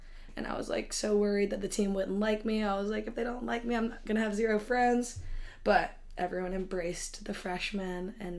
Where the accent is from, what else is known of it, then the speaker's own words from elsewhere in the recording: Raleigh, North Carolina, United States; I'm from Raleigh, North Carolina, so about 20 minutes from here, local girl.